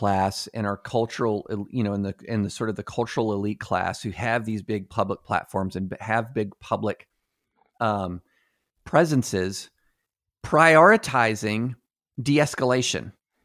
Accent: Kentucky, United States; In 1968, if there was a mail bomb in Des Moines, and I'm growing up in Kentucky, I don't know about it.

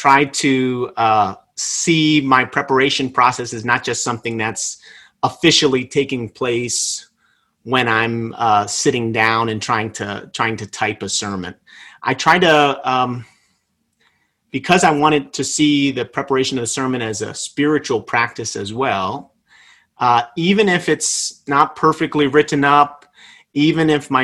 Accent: New Jersey, United States; also born or lived in Massachusetts / Illinois / Oregon; now in Texas, United States; I'm from New Jersey, so I've served churches there. I went to seminary in Massachusetts, spent time in Illinois, served a church in Oregon on the West Coast. Now I'm in Texas.

